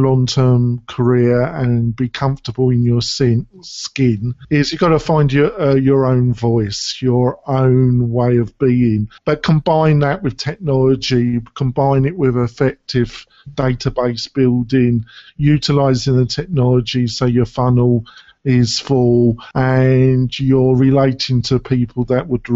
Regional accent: England, United Kingdom; I'm English.

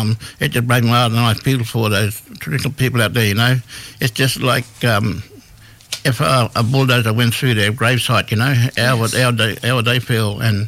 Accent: Yarrabah, Queensland, Australia; I'm Kungandjian from Yarrabah. I'm coming on your country.

